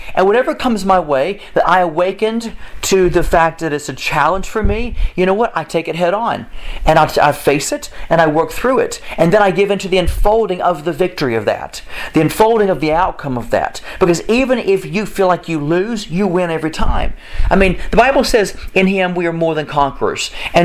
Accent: Alabama, United States; those in my home state of Alabama

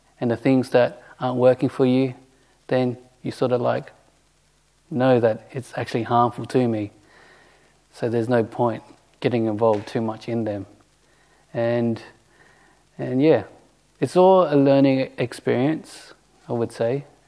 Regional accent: Western Australia, Australia; just growing up in Bodhinyana Monastery, you know, when it comes to just wearing clothes and things like that, we don't really say much about it.

